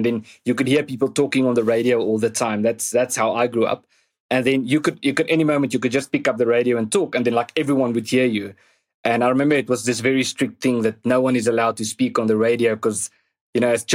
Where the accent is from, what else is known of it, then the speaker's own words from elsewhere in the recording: Zanin, Limpopo, South Africa; I grew up in Zanin, in the Limpopo province, which is, you could say, an agricultural town.